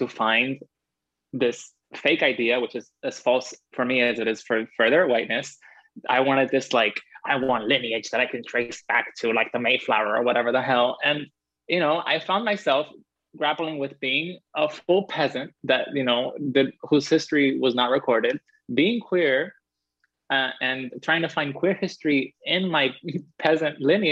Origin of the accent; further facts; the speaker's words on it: Cuba; Cuba is used to living in shitty conditions, but many people are, and queer people, especially in my hometown, which is, you know, very rural too.